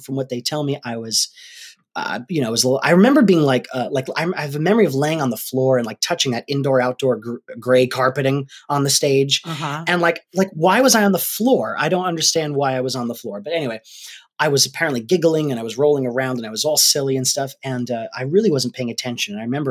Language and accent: English; Rhode Island, United States; We're from Rhode Island.